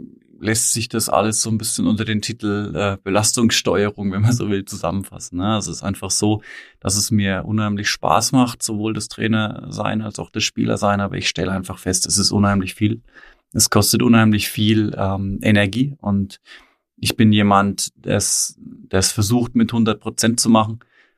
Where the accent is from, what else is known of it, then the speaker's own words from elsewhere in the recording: Münnerstadt, Bavaria, Germany; Nee, ich wohne jetzt in Althausen. Ich bin aber in Münnerstadt groß geworden.